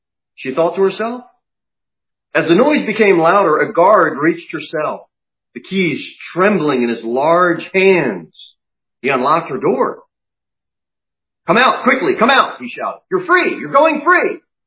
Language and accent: English; United States; Look, I care as an American. I care.